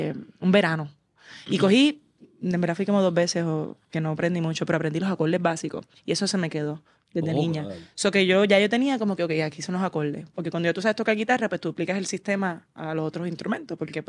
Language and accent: Spanish; Puerto Rico; also born or lived in New Hampshire, United States; Yo nací en New Hampshire. Soy 100% puertorriqueña porque me crié en Puerto Rico desde un año. Mis dos apellidos son puertorriqueños. Mis papás son puertorriqueños.